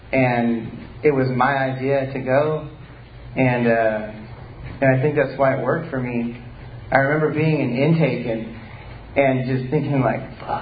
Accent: Visalia, California, United States; I grew up here in Visalia, you know, and I don't have anything from my childhood I could blame for my drinking and using.

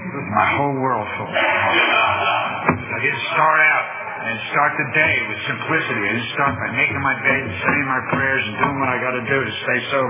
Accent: New Jersey, United States; I grew up in North New Jersey. I grew up in a big city.

